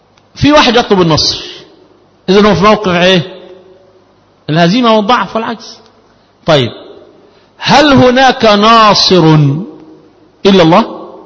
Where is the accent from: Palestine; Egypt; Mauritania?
Egypt; ومن الرزق الحسن أن أنا من أبناء مصر ولد في بلد مسلم لأبوين مسلمين في جوار مسلم